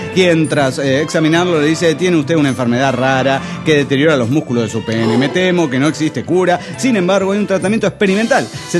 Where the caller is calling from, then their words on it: Oaxaca, Mexico; de Oaxaca.